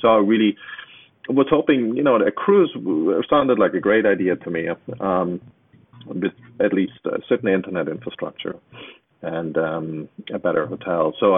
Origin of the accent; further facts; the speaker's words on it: Germany; I grew up in Eastern Germany, so I know what it does to people's minds.